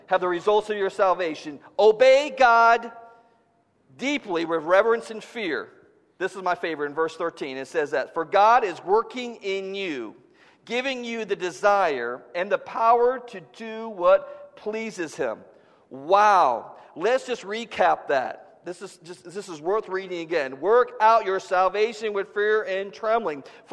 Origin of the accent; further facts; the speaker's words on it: Georgia, United States; I can appreciate the culture up here, but I'm from Georgia. Everyone's a Christian.